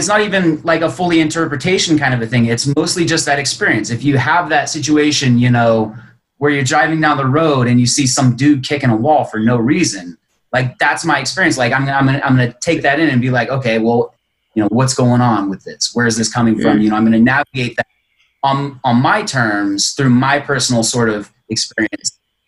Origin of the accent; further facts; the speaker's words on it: Reno, Nevada, United States; Okay. Well, I've been other places, but I've only lived here.